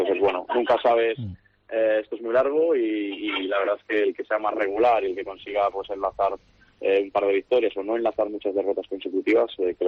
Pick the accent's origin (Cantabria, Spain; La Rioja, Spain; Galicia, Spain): Cantabria, Spain; Torrelavega; Yo soy de Torre la Vega, yo sé lo que tiene el prueba